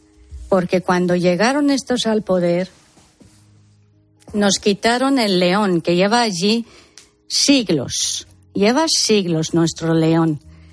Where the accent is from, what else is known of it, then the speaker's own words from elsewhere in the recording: Spain; llevo desde 2009 intentando concienciar a mi pueblo español de lo que está pasando aquí, perdón, está pasando allí